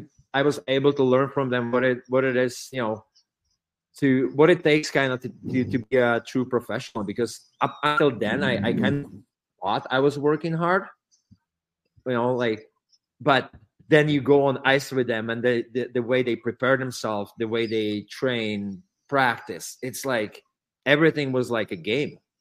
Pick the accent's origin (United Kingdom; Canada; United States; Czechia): Czechia; English is a second language; I'm from Czech Republic. There's zero fighting.